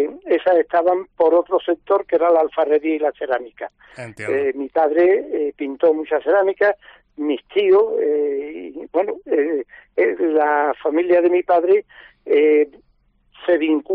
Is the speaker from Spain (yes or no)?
yes; Seville, Andalusia, Spain; born there; Nací en Triana, me estuve vinculado y la sigo viviendo y recordando mucho.